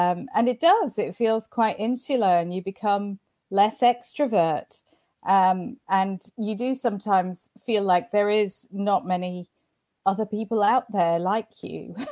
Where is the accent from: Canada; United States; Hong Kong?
Hong Kong; also born or lived in Singapore / Israel; So I'm a Brit by birth, but by the time I was 18, I'd lived on three continents. I was brought up in Hong Kong, Singapore, and Israel, oddly.